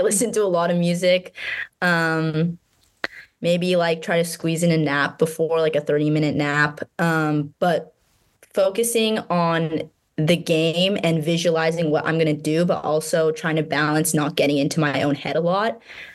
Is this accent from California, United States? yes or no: yes; California, United States; We grew up in Southern California. That's the only thing we know.